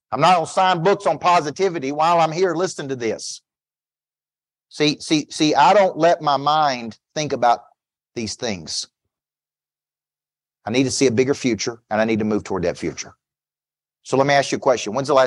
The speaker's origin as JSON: {"language": "English", "town": "Woodbury", "region": "Tennessee", "country": "United States", "tie": "born or raised there", "said": "So we got a young man here from my hometown of Woodbury, Tennessee. I grew up in Woodbury, Tennessee."}